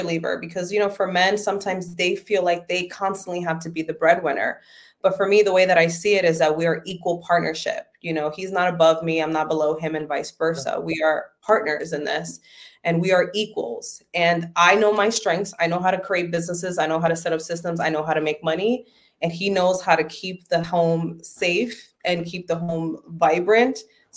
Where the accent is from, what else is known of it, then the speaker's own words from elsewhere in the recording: Bronx, New York, United States; comes from my childhood growing up in the Bronx on Section 8 housing, having to pay groceries with food stamps, constantly living in negative bank balances.